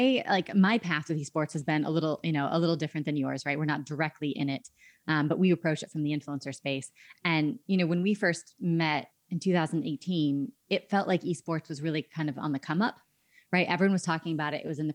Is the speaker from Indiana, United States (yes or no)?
yes; Indiana, United States; And I know, I mean, my hometown, I grew up in Indiana, and the Colts are, you know, kind of my home team.